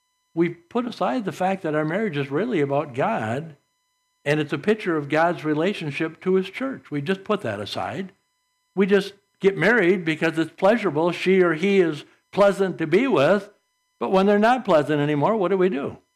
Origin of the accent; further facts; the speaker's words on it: Saginaw, Michigan, United States; also born or lived in St. Charles; when I grew up in Saginaw, nobody, and even in St. Charles, nobody was doing any of that kind of stuff.